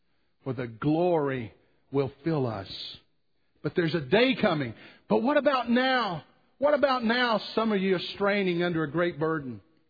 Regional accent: Jellico, Tennessee, United States; I'm from Jellicoe, Tennessee. How can I not be? Haven't lived there for 100 years, but I'm still a volunteer.

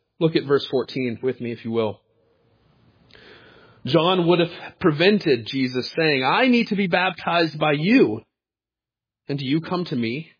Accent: Pensacola, Florida, United States; you know that I grew up in Pensacola, Florida. Spent my high school years there.

